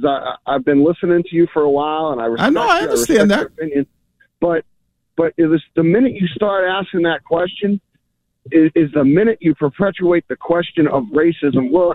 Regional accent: Massachusetts, United States; I come from a different background than you do. I grew up in Massachusetts

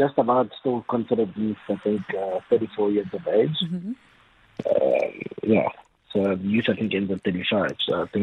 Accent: Johannesburg, Gauteng, South Africa; also born or lived in Soweto; so I originated in Soweto, Pretoria, born in bed there. But my family's homestead is in Northwest, from Soweto, sort of moved to the east end of Johannesburg.

